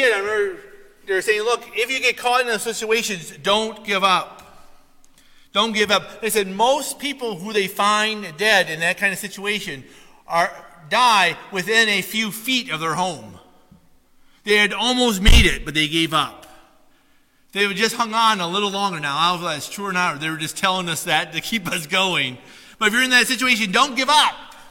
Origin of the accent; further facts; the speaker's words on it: Minnesota, United States; Growing up in the Midwest, I don't know if they did this in Wisconsin, but I know in Minnesota, they bring us out every winter